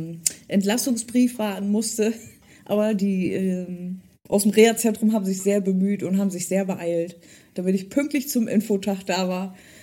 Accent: Delmhorst, Lower Saxony, Germany; born there; Aber sowas von Norddeutsch bin ich. Wie gesagt, ich bin ja in Delmhorst geboren und es gehört zu Niedersachsen und es ist im Norden und ich könnte mir auch nicht vorstellen, von hier irgendwie weg.

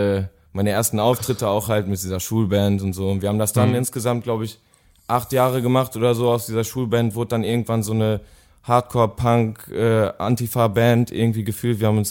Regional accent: North Rhine-Westphalia, Germany; Ich komme aus dem Pott, ich komme aus dem kleinen Kaff, das nennt sich Beckham, das kennt wahrscheinlich gar keiner. und ja, da ist nichts los, da ist ziemlich dreckig

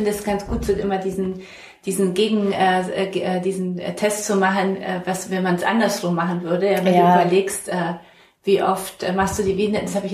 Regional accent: Poland; ich komme aus Polen

